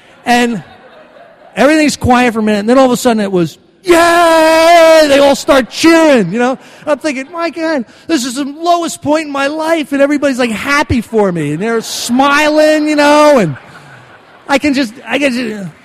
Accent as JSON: {"language": "English", "region": "Northeast", "country": "United States", "said": "I'm from the Northeast. We do more thinking before 9 o'clock than an Arkansasian does all day."}